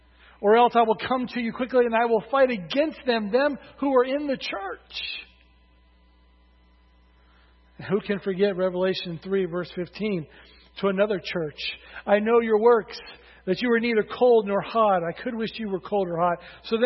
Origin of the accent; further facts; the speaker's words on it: United States; Americans, it's in our heritage to acknowledge God. Would you agree? To be semi-religious, that's part of being American.